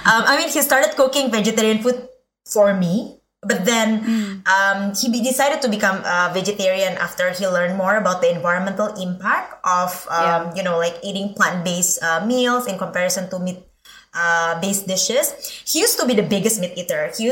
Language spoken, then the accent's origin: English; Indonesia; English is a second language; Indonesian, yeah.